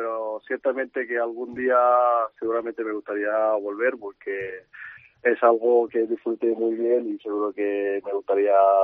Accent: Andalusia, Spain; now in Toledo, Spain; siempre me voy para Andalucía, que es mi tierra, pero que aquí estoy muy bien en Toledo y siempre con presente y con los recuerdos de Salamanca.

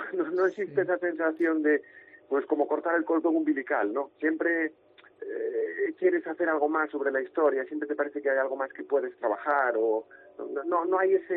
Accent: Galicia, Spain; mis novelas son homenaje a mi tierra, yo siempre digo soy tojo, soy pizarra, soy granito, soy lo que soy gracias a haberme criado aquí

